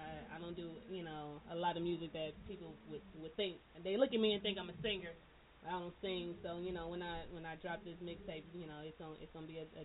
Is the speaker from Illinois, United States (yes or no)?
no; Little Rock, Arkansas, United States; I'm from Little Rock, Arkansas.